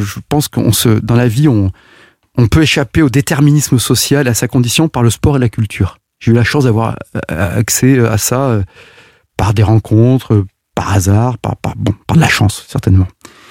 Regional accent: France; Chez nous, en France

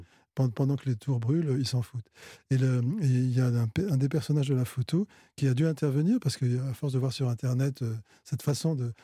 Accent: France

